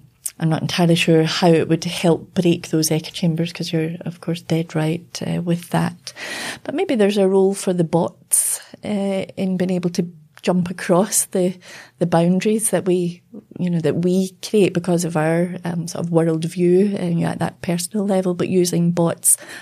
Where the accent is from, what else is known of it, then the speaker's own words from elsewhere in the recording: United Kingdom; growing up in Britain, you know, in the 70s, early 80s.